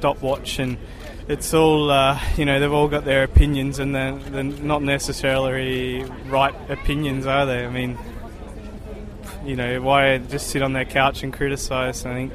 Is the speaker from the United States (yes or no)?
no; Tasmania, Australia; At the end of the day, I'm a kid from Tasmania who moved to Italy to ride my bike, and look what's, you know, brought me to.